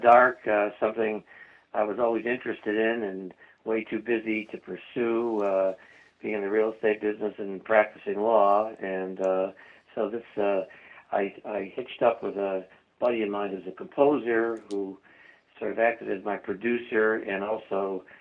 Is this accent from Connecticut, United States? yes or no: yes; Waterbury, Connecticut, United States; Well, my background quickly is I'm from Waterbury, Connecticut. I grew up in Waterbury, and after Columbia Law School, came back, practiced law